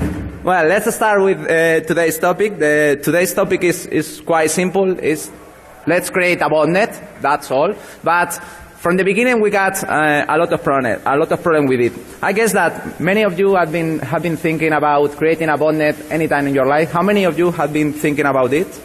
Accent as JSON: {"language": "English", "country": "Spain", "said": "I'm from Spain, so it's normal."}